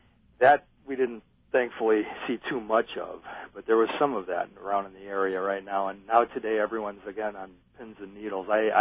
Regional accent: Watertown, United States; where my hometown of Watertown, which is not far from where I am right now, received 11 inches of rain in 24 hours.

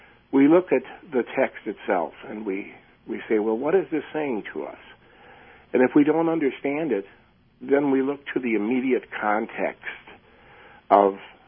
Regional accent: Chicago, Illinois, United States; and I grew up in the Chicago area. And our relatives who lived in the city would come out to the suburbs where we lived

